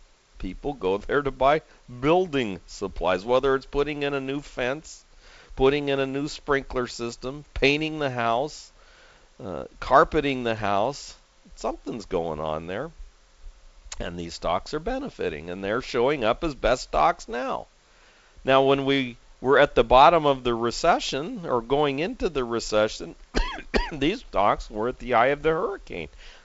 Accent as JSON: {"language": "English", "region": "West Coast", "country": "United States", "tie": "born or raised there", "said": "I live on the West Coast. I grew up on the West Coast."}